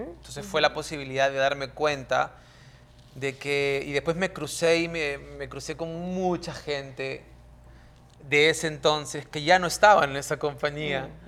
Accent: Lima, Peru; born there; Amo el Pacífico, soy hombre de la costa del Pacífico, acuérdate, yo nací en Lima.

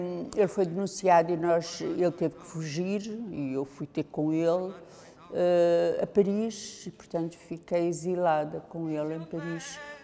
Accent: Mamarrosa, Aveiro, Portugal; Sou da zona de Cantanhê, porque eu sou de Mamarrosa, que é uma aldeia aqui perto. Sou de uma família de pequenos proprietários, sou neta de pequenos proprietários aqui da Mamarrosa.

